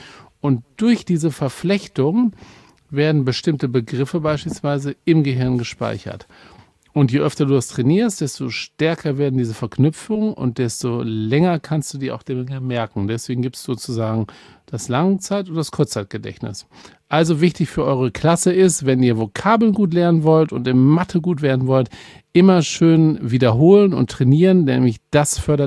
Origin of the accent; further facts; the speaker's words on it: Düsseldorf, North Rhine-Westphalia, Germany; liebe Grüße nach Düsseldorf, meiner alten Heimatstadt.